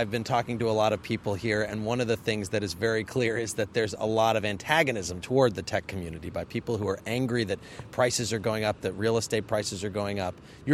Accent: Champaign-Urbana, Illinois, United States; grew up in my hometown of Champaign-Urbana, Illinois, and was in my high school class.

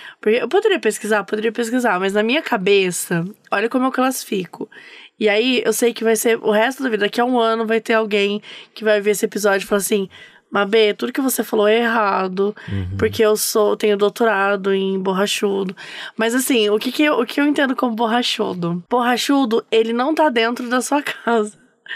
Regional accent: Minas Gerais, Brazil; Pô, sou de Minas Gerais. Era uma coisa muito normal.

